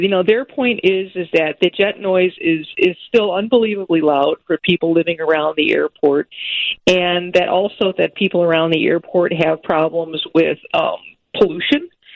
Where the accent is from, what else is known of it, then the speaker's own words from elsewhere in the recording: Roselle, United States; I grew up in Roselle, and I remember, the noise out there being enormous